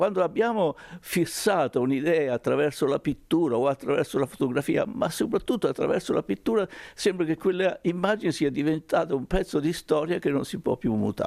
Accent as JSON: {"language": "Italian", "town": "Colli del Tronto", "region": "Marche", "country": "Italy", "tie": "born there"}